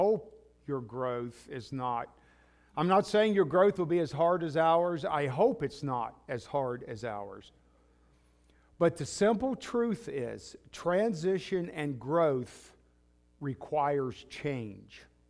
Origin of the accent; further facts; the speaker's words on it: West Virginia, United States; accent: West Virginia; I still have my West Virginia accent, and I tell people I just assume maybe the Lord's going to send me back there one day and I'll still need it.